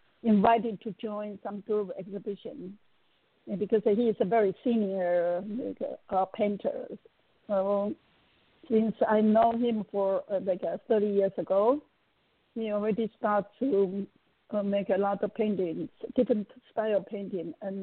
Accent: Taiwan; English is a second language; it reminds me about my hometown, same I come from Taiwan, the countryside, was give me a homesick that style.

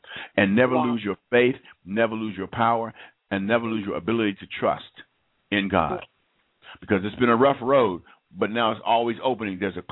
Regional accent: Atlanta, Georgia, United States; Area code 404, my hometown. I'm right here in beautiful Atlanta, GA.

